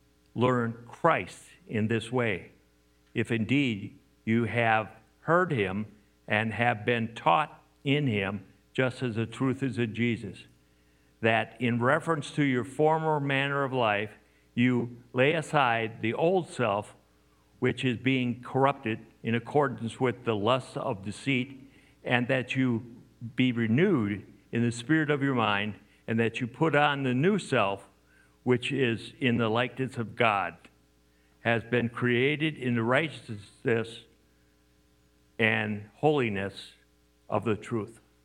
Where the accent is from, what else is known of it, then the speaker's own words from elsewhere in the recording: Chicago, Illinois, United States; I'm a northern boy, as you could tell. I'm a transplant from Chicago, Illinois. So I had a big city background.